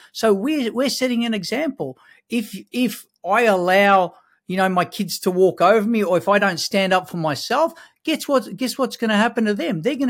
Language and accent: English; Czechia; So for me, I grew up over in Europe, in the Czech Republic, and typical European parents, they used to, what we call as abuse.